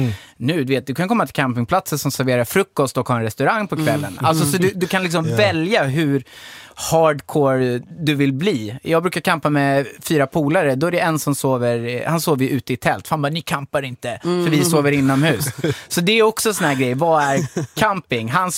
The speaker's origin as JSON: {"language": "Swedish", "town": "Hultsfred", "region": "Kalmar County", "country": "Sweden", "tie": "born or raised there", "said": "Vi drog ju från då Hultsfred där jag är uppvuxen till Spanien med bil och husvagn."}